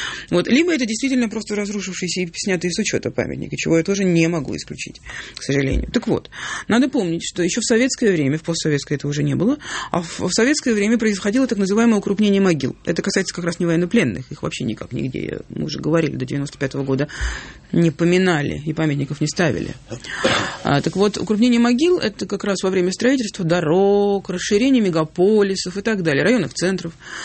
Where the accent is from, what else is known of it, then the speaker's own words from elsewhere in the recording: Russia; узнав, что я из России, перешел на русский